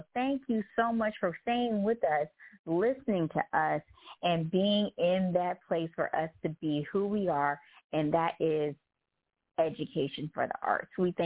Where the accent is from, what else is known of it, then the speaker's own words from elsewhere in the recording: Memphis, Tennessee, United States; I first started, of course, where I was born in my hometown of Memphis, Tennessee. But let's just say I'm a Southern girl with Cali ways.